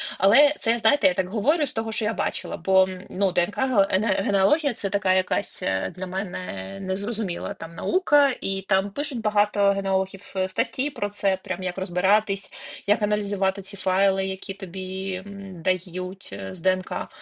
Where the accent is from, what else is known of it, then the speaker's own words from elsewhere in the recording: Odesa Oblast, Ukraine; born there; що я народився там в Одеській області